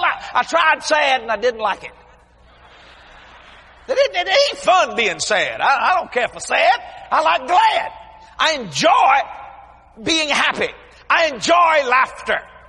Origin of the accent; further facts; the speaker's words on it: New Orleans, Louisiana, United States; You know, we're from South Louisiana, New Orleans, Louisiana. That means you got to be Catholic at least once.